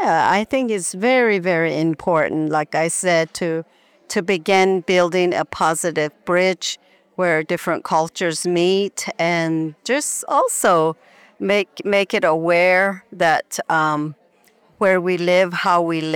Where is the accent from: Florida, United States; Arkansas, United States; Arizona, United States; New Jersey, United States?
Arizona, United States; Canyon de Chelly; the girl with a brown horse. And I'm from Canyon de Chelly.